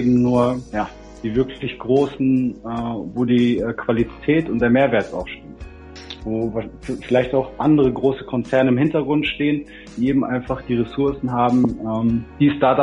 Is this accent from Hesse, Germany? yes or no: yes; Frankfurt, Hesse, Germany; now in Munich, Germany; Bin ein Frankfurter Bub sozusagen ursprünglich. Bin jetzt seit über einem Jahr in München